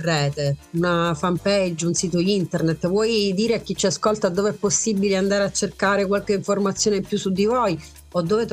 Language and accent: Italian; Sicily, Italy; Sia io che il maestro Silipigni, come sai, siamo siciliani